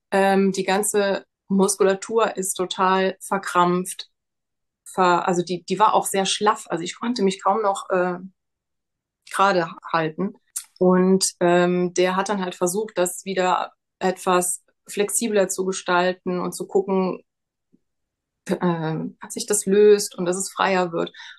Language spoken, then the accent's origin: German; Rhineland-Palatinate, Germany; Ich komme aus der Nähe von Trier. Das ist in Deutschland